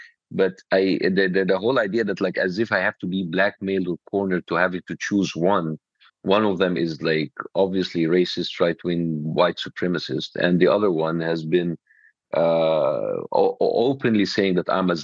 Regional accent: United States; So as an American Jewish person, now I have to choose between my loyalty to Israel and my loyalty to my home country, America.

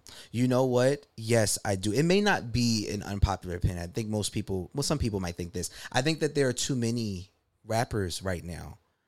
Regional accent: East Coast, United States; I'm from the East, so we grew up on Jay.

